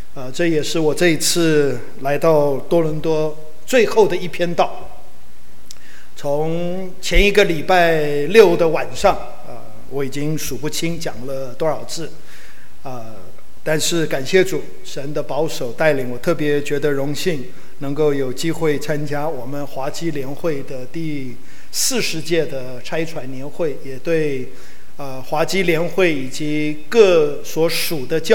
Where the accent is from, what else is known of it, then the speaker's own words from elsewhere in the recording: Taiwan; 提到我的中文其实不单单是因为我在台湾出生长大的